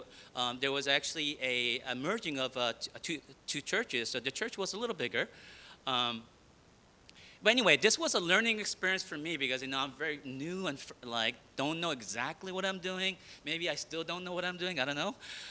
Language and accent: English; New Jersey, United States; because I was just nobody from New Jersey